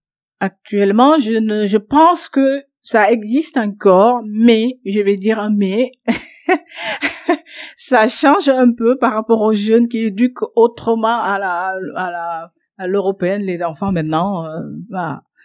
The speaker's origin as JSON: {"language": "French", "country": "Senegal", "said": "donc chez moi, en Sérernone, on dit Foutoumne."}